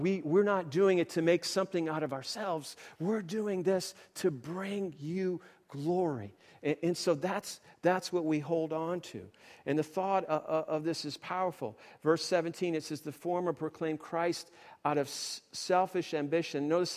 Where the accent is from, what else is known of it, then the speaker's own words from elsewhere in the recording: New England, United States; I come from New England. We are known to be cynics. We are known to be sarcastic.